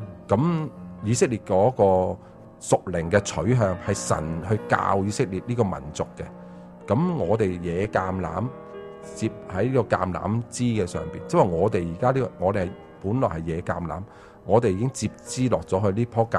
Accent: China; 我系中国人，我梗系熟悉中国嘅嘢啦

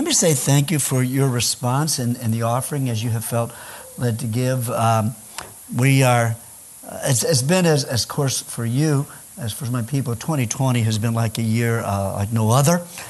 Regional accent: Illinois, United States; moved away as an adult; now in New Zealand; And so my wife and I were born in the States. My wife is actually grew up in Hammond, Indiana. And I grew up in Illinois.

